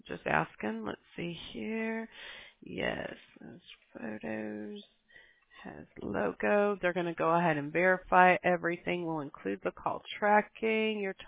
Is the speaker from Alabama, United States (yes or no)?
yes; Mobile, Alabama, United States; I'm from Mobile, Alabama personally.